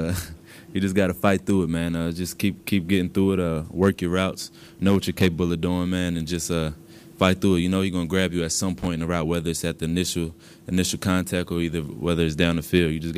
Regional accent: Charlotte, North Carolina, United States; Charlotte's my hometown, so you know, it'll be a lot of family there.

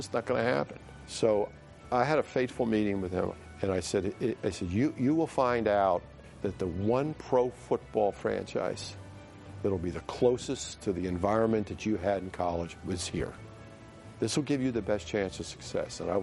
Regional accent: Hershey, Pennsylvania, United States; Now, I grew up in Hershey.

